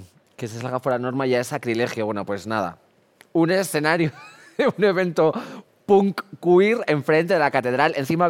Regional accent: Castile and León, Spain; que yo soy mitad zamorana, una chica castellana más no poder

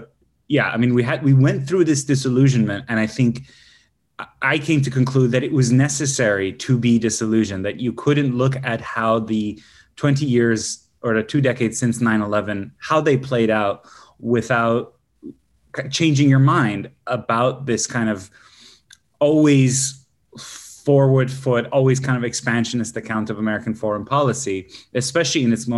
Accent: Iran; I come from Iran. Obviously, I deplore the conditions back home.

